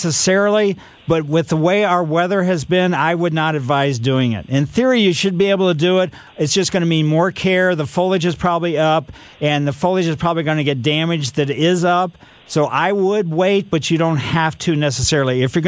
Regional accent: Ellisville, United States; It's kind of reminded me of when I was a kid growing up in Ellisville

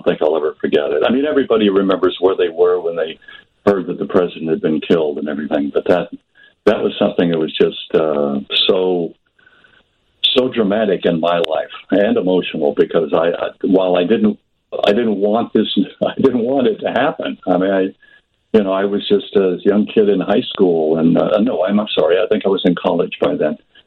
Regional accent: Kansas, United States; now in Chicago, United States; growing up in Kansas, I was listening to the guys like Biondi and the rest of those guys.

